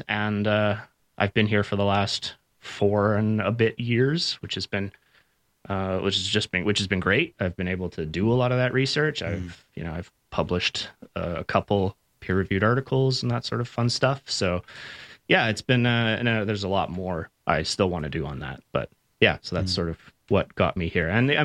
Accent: British Columbia, Canada; I'm originally from British Columbia. I'm from sort of central British Columbia. It's the territory of the Tsleil-Waututh people, the Tsilhqot'in people, Deketh people.

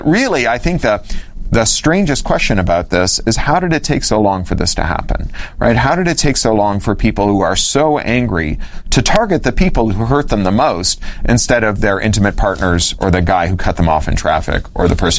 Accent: Canada; I'm a Canadian, like all the best Americans.

